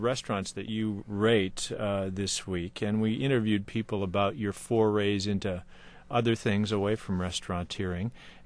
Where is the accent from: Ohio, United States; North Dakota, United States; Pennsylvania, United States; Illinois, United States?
North Dakota, United States; I am from North Dakota originally